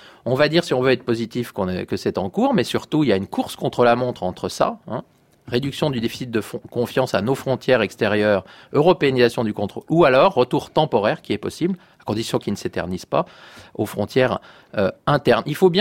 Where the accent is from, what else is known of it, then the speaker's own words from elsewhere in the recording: France; C'est parce que nous sommes Français que nous sommes citoyens de l'Union européenne.